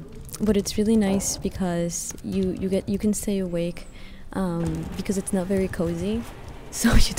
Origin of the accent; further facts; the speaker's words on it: Mexico; now in United States; I'm a sophomore concentrating in international relations. I'm from Mexico.